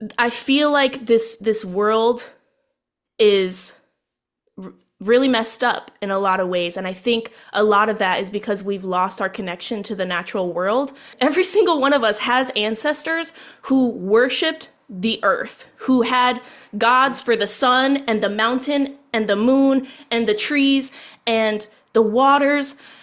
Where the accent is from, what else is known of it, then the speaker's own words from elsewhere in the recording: Kansas City, Missouri, United States; I'm from Kansas City, and our football team is called the Chiefs.